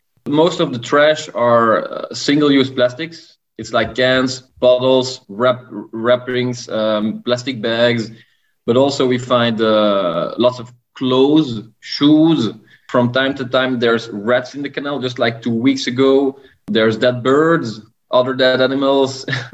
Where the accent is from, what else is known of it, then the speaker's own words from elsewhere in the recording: Brussels, Belgium; English is a second language; I'm from Brussels. I was born and raised here